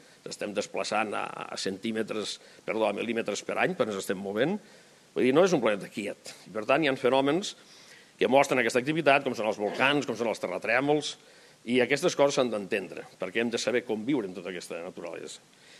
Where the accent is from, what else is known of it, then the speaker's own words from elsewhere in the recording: Balaguer, Catalonia, Spain; Inclús a l'estranger saben que sóc de Balaguer. No saben on és Balaguer, però jo sempre els dic que sóc de Balaguer.